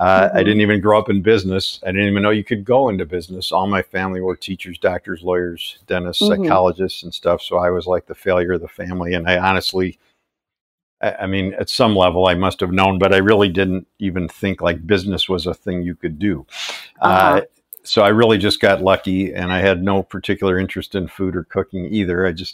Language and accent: English; Chicago, Illinois, United States; now in Ann Arbor, United States; I grew up in Chicago. I came to Ann Arbor to go to school at the University of Michigan